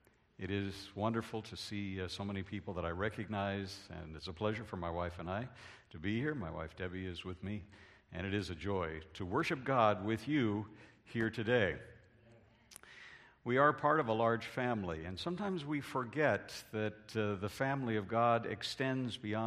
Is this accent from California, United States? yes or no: yes; Mountain View, California, United States; the church home where I grew up in Mountain View.